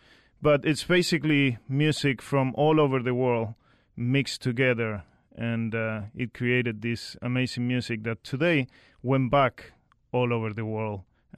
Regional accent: New York City, New York, United States; And also, I'm from New York City.

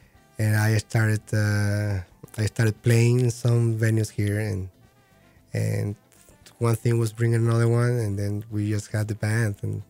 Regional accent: Guayaquil, Guayas, Ecuador; now in Atlanta, United States; I'm from Ecuador, Guayaquil, Ecuador.

